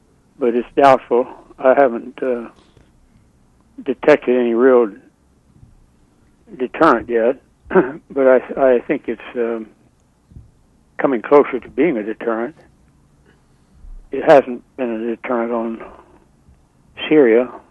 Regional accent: Texas, United States; They Texas, my home state, almost immediately started to work on its law

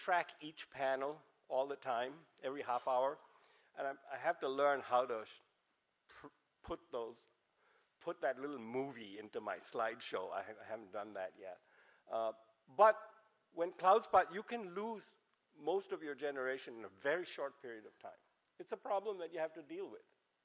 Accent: India; English is a second language; I'm Indian, so you have to settle for some nonlinear.

